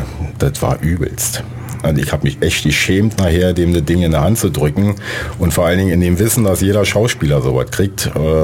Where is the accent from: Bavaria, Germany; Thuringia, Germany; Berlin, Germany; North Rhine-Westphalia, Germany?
Berlin, Germany; born there; da ich ja gebürtiger Berliner bin